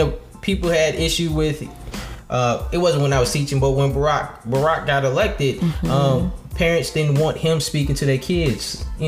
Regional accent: Prince George's County, Maryland, United States; he came to my hometown, PG County, Prince George.

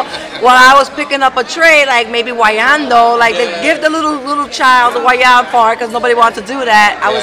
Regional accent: Jersey City, New Jersey, United States; I'm from Jersey City, New Jersey.

